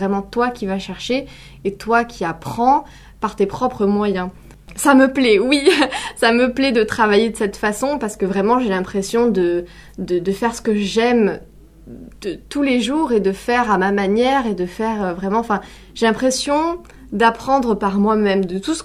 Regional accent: Montpellier, Occitanie, France; je vais bientôt avoir 19 ans, voilà, j'habite sur Montpellier. Je suis née à Montpellier et j'y suis toujours restée tout au long de ma scolarité et encore aujourd'hui. Mes parents sont d'ailleurs, mais je suis la première génération à naître à Montpellier

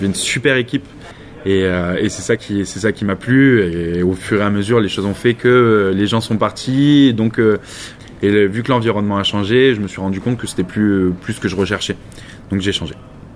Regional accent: Nîmes, Occitanie, France; now in Saint-Jean-de-Védas, France; j'ai 23 ans. Je suis originaire de Nîmes. J'habite maintenant à Saint-Jean-de-Védas. J'ai fait mes études sur Nîmes, j'ai un peu vécu toute ma vie sur Nîmes.

